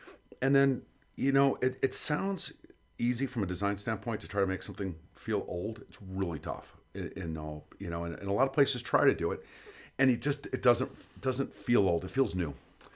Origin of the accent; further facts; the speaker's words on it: Chicago, Illinois, United States; now in Las Vegas, United States; You know, I'm from Chicago, right? We have a 5 o'clock license